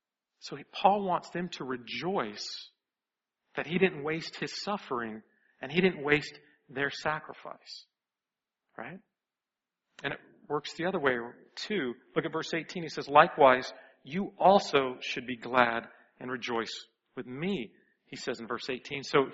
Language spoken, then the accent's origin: English; the South, United States; I grew up in the South, so this is the kind of stuff they made up in the hills, right?